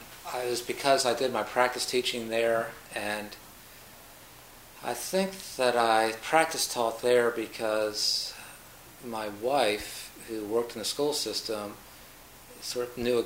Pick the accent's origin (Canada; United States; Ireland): United States; Baltimore, Maryland; I grew up in Baltimore, Maryland, where I attended private schools.